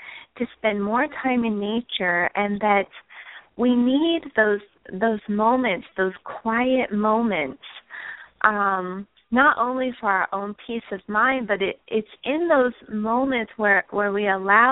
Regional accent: Nevada, United States; By the way, I'm from Nevada

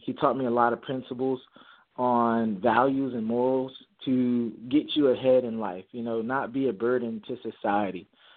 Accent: Mobile, Alabama, United States; born there; When I was born in Mobile, Alabama. So Roll Tide, for anyone's out there, the Tide fans, we got too much Bama in us.

